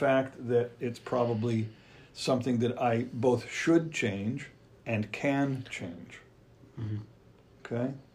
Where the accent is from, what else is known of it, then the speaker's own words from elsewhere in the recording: Canada; in the province that I grew up in Canada.